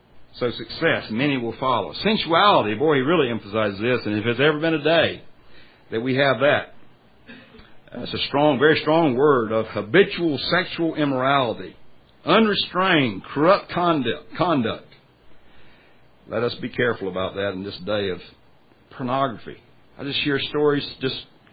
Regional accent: South Carolina, United States; it's in my hometown in South Carolina.

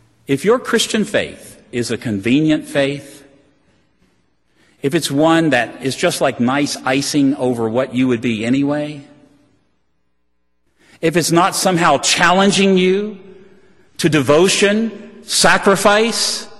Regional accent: Virginia, United States; I can outdo that. I come from Virginia. I know the attitude that Americans have toward kings.

